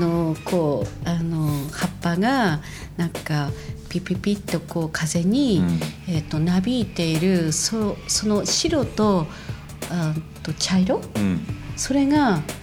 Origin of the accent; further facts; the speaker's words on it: Shari, Hokkaido, Japan; 実は私北海道生まれのだからあの斜里郡斜里町っていうのはオホーツク海に面している。